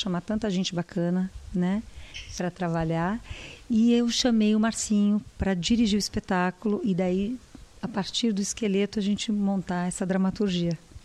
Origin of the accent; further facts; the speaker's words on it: South Region, Brazil; now in São Paulo, Brazil; Eu sou do Sul, esse ano eu estou completando 20 anos em São Paulo.